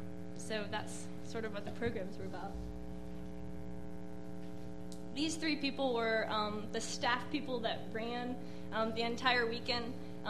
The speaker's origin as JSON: {"language": "English", "region": "Ohio", "country": "United States", "said": "I was with some scary people from Michigan, and I had to tell them I was from Ohio."}